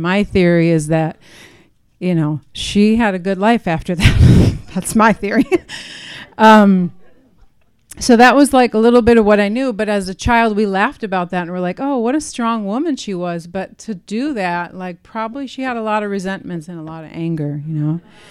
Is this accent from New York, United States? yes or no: yes; Buffalo, New York, United States; I'm going to start out talking about my childhood, and I grew up in Buffalo, New York. Anybody from New York?